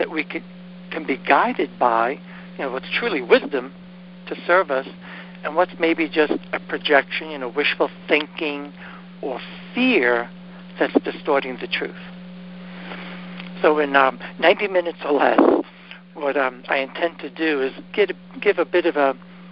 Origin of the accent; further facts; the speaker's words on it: Brooklyn, New York, United States; And I was born and raised in Brooklyn, so my Brooklyn came out, and I started freaking out, thinking, oh God, what they put in the water?